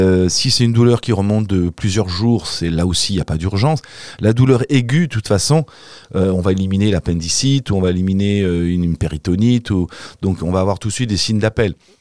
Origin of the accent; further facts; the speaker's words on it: Normandy, France; accent: Norman; comme il disait chez moi en Normandie quand j'étais là-bas ?